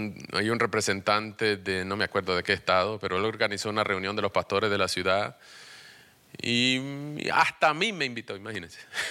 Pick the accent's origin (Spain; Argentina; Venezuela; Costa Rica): Venezuela; now in Washington, D.C., United States; yo soy de Venezuela. Desde hace 7 años y medio estoy en Washington, D.C.